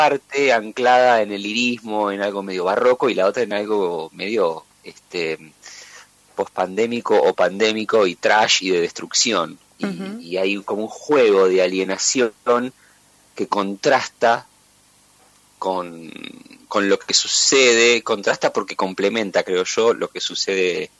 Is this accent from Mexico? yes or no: no; La Paternal, Buenos Aires, Argentina; also born or lived in La Plata; si bien yo soy platense, pero me crié en la Paternal.